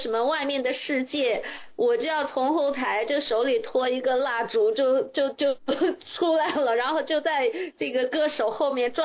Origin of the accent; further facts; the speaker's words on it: Suzhou, Jiangsu, China; born there; 因为我出生在苏州